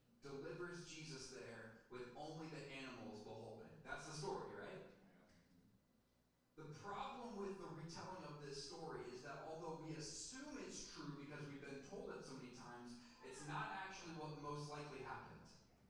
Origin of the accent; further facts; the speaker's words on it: Jackson, Michigan, United States; Like when I go to Jackson, Michigan, my hometown, I do not stay at an Airbnb.